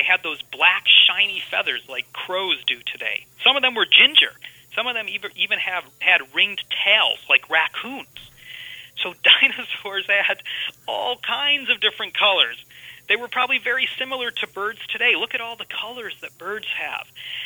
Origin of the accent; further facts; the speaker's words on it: Illinois, United States; moved away as an adult; now in Edinburgh, United Kingdom; It's not a place I ever thought I would live when I was growing up in Illinois and in the middle of northern Illinois, in the middle of the cornfields and bean fields there.